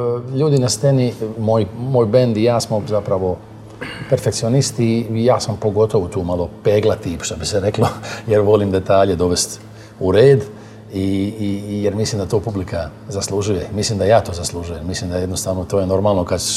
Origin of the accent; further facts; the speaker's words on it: Dalmatia, Croatia; Ja sam Dalmatinac, mi smo svi generalno malo nervozniji tipovi koji ne možemo sjediti baš.